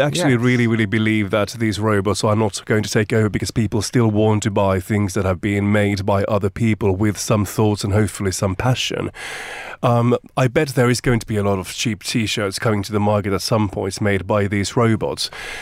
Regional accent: Finland; just a funny story from my home country, Finland.

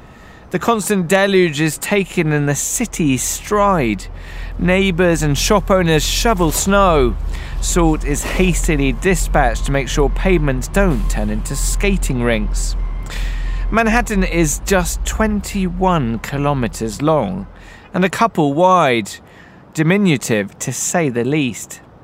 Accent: United Kingdom; now in New York, United States; As a Brit, I am an outsider, sure

